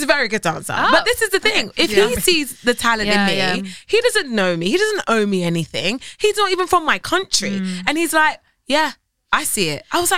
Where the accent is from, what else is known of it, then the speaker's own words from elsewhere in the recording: United Kingdom; accent: British; now in United States; I'm appreciating that I have British privilege in America. So when I speak and they hear my accent, they're like, oh, she's British.